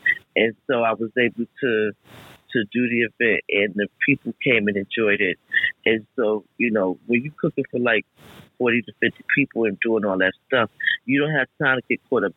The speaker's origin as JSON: {"language": "English", "town": "Bronx", "region": "New York", "country": "United States", "said": "I'm from the Boogie Down Bronx. That is New York, New York."}